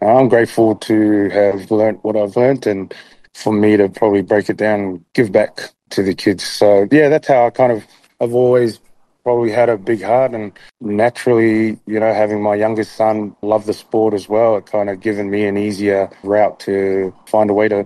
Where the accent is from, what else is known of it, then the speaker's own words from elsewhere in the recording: Wellington, New Zealand; Yeah, so we're Aofanga in Samoa. That's where Dad's raised. But we moved to New Zealand. I'm born and raised in Wellington.